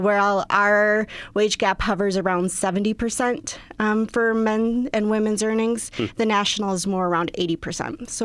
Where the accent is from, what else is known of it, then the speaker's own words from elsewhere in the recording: Midwest, United States; now in Utah, United States; That was the reputation I had of Utah before I moved here. I'm from the Midwest.